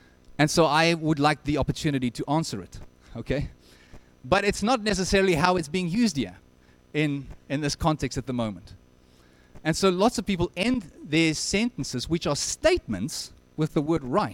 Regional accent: South Africa; now in Canada; I'm a South African. I've been here for about 4.5 years, and I'm trying very hard to become a Canadian.

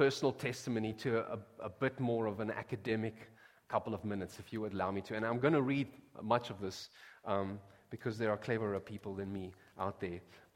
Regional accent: South Africa; As a South African, I've had to help some people

